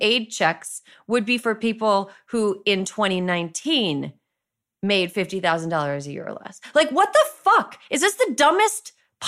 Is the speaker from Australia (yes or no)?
no; Frederick, Wisconsin, United States; And like $50,000 in income in my hometown of Frederick, Wisconsin, gets you a fuckload more than $50,000 in income in New York City.